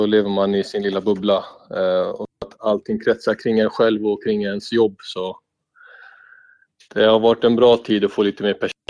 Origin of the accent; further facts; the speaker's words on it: Stockholm, Stockholm County, Sweden; now in Eskilstuna, Sweden; Men ja, vi är ju från Stockholm i grunden.